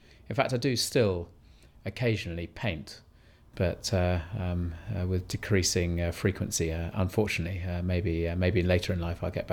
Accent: Worthing, South East England, United Kingdom; I was born in Worthing, Sussex, by the sea. I initially grew up there.

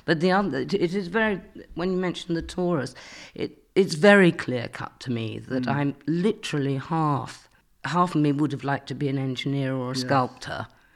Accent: Wolverhampton, West Midlands, United Kingdom; also born or lived in Shropshire; I was born in Wolverhampton, in fact, but we moved out to the countryside when I was about 7, I think it was.

